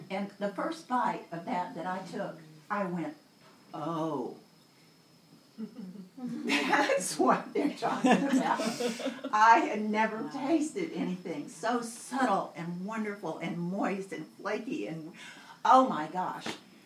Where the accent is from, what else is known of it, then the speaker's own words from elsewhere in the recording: Texas, United States; I'm from East Texas, and I did go to France as a student